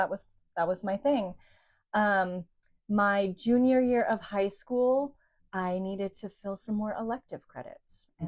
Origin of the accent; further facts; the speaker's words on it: Portland, Oregon, United States; And growing up in Portland, Bend was always a place that I visited and loved.